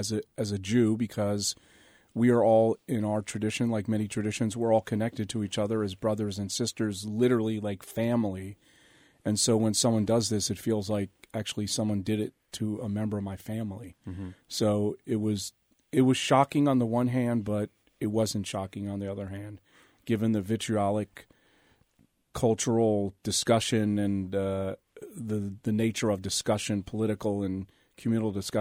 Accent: Philadelphia, Pennsylvania, United States; I grew up in Philadelphia, and Pittsburgh was connected to me through my youth movement and through my synagogue.

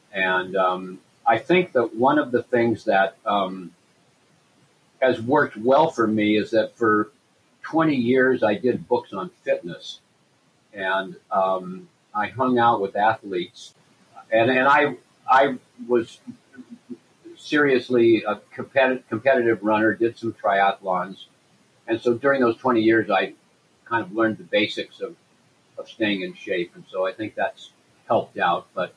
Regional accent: San Francisco, California, United States; I grew up in San Francisco, so my hometown's not far away.

